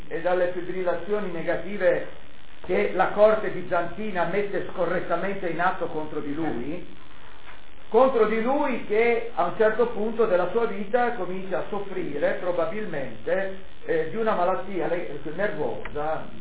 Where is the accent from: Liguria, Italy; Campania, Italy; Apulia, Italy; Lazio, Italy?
Liguria, Italy; da me, che sono ligure, quindi molto oculato